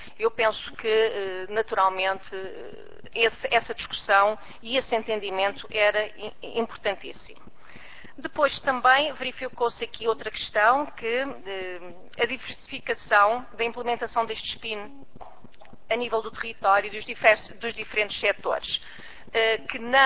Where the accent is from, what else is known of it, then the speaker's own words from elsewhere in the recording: Faro, Portugal; Relativamente ao Algarve, porque sou algarvia